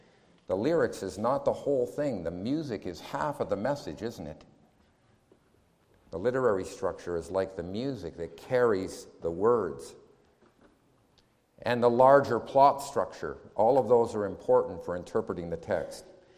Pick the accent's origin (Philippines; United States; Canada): Canada; I was raised in Canada when there was a very strong Greco-Roman heritage.